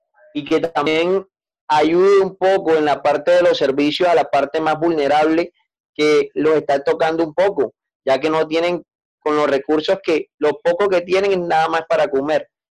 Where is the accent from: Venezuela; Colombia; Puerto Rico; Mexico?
Colombia; nosotros como personas, como colombianos, debemos tener conciencia de lo que está sucediendo